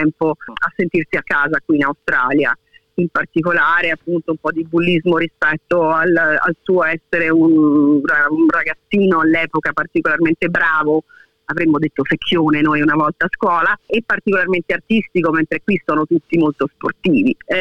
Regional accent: Rome, Lazio, Italy; noi siamo romani, per cui l'idea era di tornare appunto a Roma

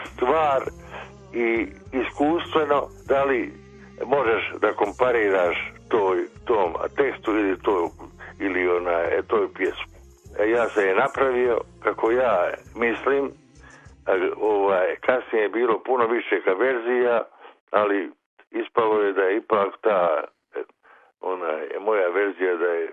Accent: Mostar, Federation of Bosnia and Herzegovina, Bosnia & Herzegovina; born there; a što sam rođen u Mostaru

